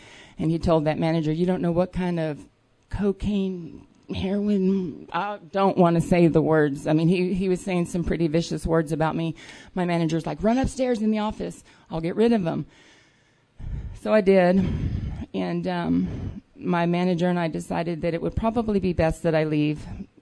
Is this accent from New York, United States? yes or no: yes; New York, United States; I'm from New York. My parents divorced.